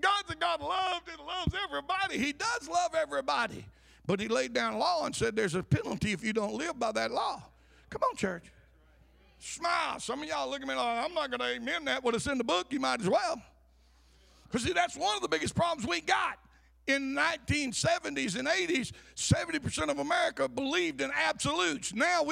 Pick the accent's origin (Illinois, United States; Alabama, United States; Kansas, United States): Alabama, United States; born there; I was born in Tuscaloosa County. I no longer live there.